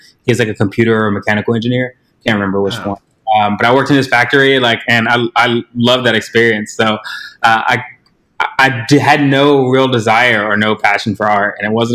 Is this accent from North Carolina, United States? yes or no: yes; North Carolina, United States; also born or lived in Virginia; now in Chicago, United States; I'm originally from North Carolina / Virginia, so those places definitely have my heart and probably a little bit of my voice / accent.